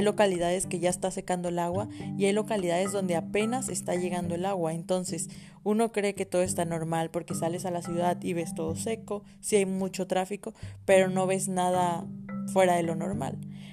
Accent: Tabasco, Mexico; No sé si saben que yo soy tabasqueña, 100% tabasqueña, y amo ser tabasqueña

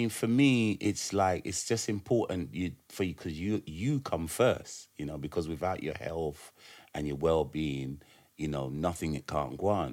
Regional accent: United Kingdom; when my parents came to left Jamaica, them growing up in Jamaica, basically, and then leaving Jamaica, coming to England, having me, my two sisters, and us growing up in the UK

